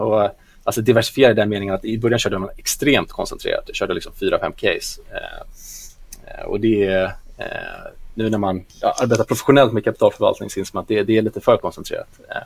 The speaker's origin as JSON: {"language": "Swedish", "town": "Järfälla", "region": "Stockholm County", "country": "Sweden", "tie": "born or raised there", "said": "där jag växte upp i norr om Stockholm, i Järfälla"}